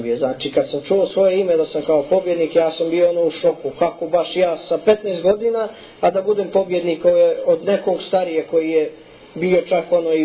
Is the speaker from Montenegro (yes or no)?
yes; Nikšić, Montenegro; Da, ostaje u Nikšiću, naravno. Pošto je ovo moj rodni grad, rodni kraj, naravno da će ovdje ostati cijeli život.